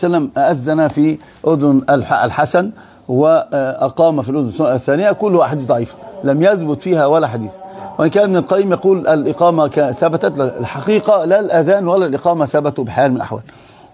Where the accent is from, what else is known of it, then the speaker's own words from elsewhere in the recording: Upper Egypt, Egypt; وأنا أقول لكم أنا صعيدي، الصعيدي دايما يميل للذكور